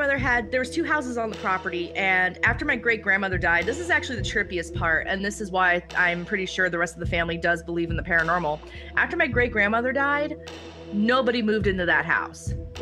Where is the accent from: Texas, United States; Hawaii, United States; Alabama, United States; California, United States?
California, United States; San Diego; now in Raleigh, United States; lived in San Diego my whole life, but I went to Kentucky 2 or 3 weeks at a time during the summers. Yeah, and then I moved to Raleigh almost about 2.5 years ag